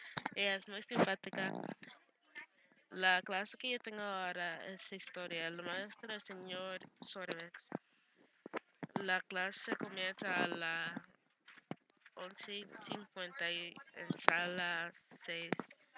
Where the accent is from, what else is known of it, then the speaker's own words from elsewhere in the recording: New York, United States; Spanish is a second language; now in Nantucket, United States; Yo soy de Nueva York. Ahora vivo en Natuke, Massachusetts.